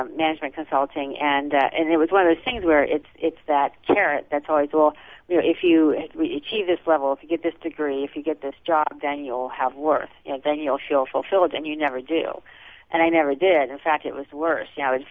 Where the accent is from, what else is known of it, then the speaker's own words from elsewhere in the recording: Ohio, United States; moved away as an adult; I grew up in Northeast Ohio and went to college in Ohio, Ohio State and University of Cincinnati, and then moved to Southern California when I was about 24 years old